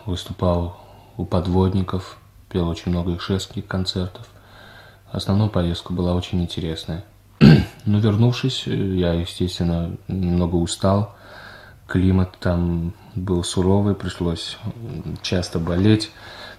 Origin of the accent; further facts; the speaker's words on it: Baku, Azerbaijan; Первые мои спектакли состоялись в моем родном городе Баку.